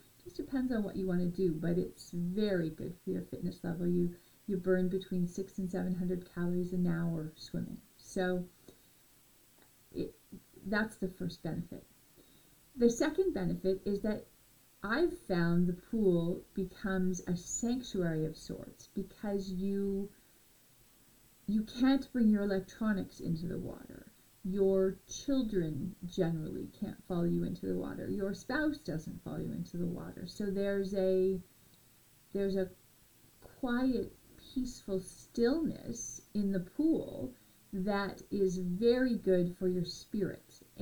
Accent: London, Ontario, Canada; As a Canadian kid, I learned to swim early. I remember Jolly's Swim School in London, Ontario, where as a child I was thrust into the pool, told to do laps

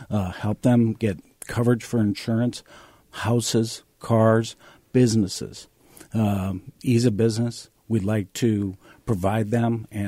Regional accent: Twin Cities, Minnesota, United States; now in Des Moines, United States; I grew up in the Twin Cities.

